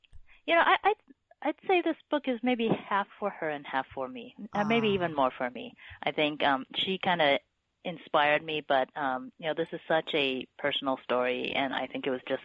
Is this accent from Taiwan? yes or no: yes; Taiwan; now in United States; And growing up in Taiwan, my maternal grandmother was one of my main caretakers.